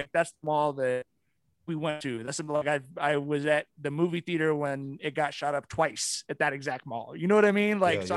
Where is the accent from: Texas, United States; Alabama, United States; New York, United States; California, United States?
California, United States; Long Beach; being from Long Beach is cool because we're not really consid